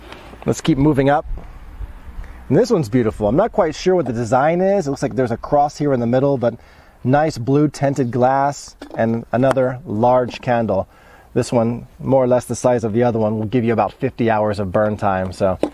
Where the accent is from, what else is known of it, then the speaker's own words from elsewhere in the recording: Houston, Texas, United States; now in Poland; I had some Catholic friends growing up in Houston, and you know, I didn't see anything like this.